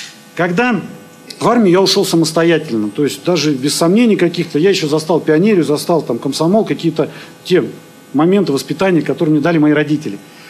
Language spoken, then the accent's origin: Russian; Krasnokamensk, Zabaykalsky Krai, Russia; also born or lived in Zima / Tovarkovo; в детстве я жил в Краснокаменске, есть такой город монгольско-китайской границы. Потом сознательную жизнь прожил в Калужской области, поселок Товарково.